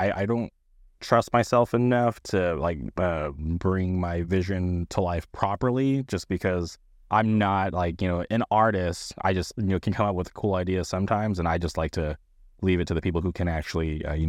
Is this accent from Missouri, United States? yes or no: no; Palm Springs, California, United States; now in Anaheim, United States; I grew up in the Palm Springs area